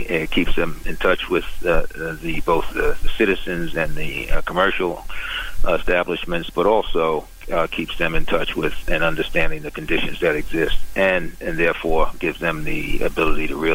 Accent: Brooklyn, New York, United States; I grew up in Brooklyn in Bed-Stuy, and I didn't grow up wanting to be a cop.

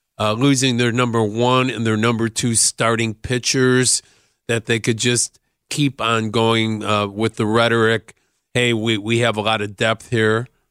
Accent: Chicago, Illinois, United States; And, being a Chicagoan, I want all the Chicago franchises to do well.

